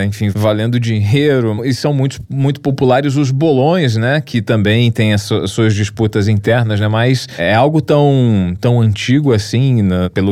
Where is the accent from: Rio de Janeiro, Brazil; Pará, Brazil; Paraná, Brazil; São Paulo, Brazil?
Rio de Janeiro, Brazil; nós somos aqui do Rio de Janeiro, e aqui no Rio é muito popular nos bairros de subúrbio